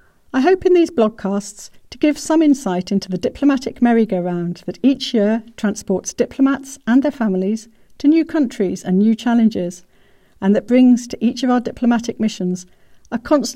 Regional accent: United Kingdom; about the issues that matter most to me as a British diplomat in the early 21st century

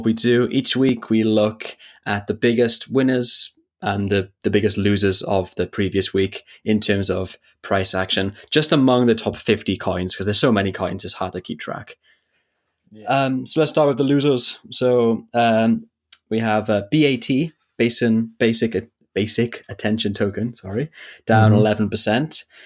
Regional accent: South Korea; from South Korea

